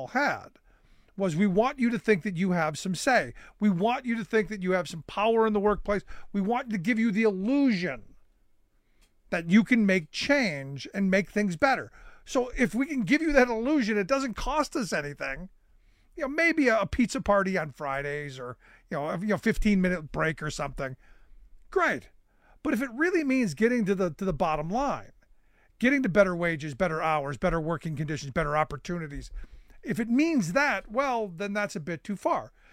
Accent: Cleveland, Ohio, United States; You know, growing up in Cleveland, you heard stories about, you know, because Akron wasn't far away.

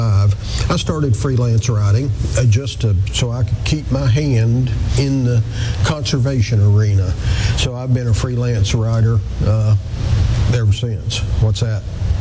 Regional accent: Tennessee, United States; No, I'm kind of from around here. Born and bred in Tennessee.

